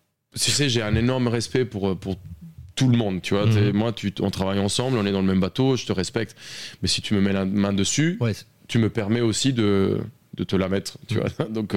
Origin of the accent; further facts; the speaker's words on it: Colombia; accent: Colombian; French is a second language; je devrais retrouver mon petit accent des Colombiens comme ça.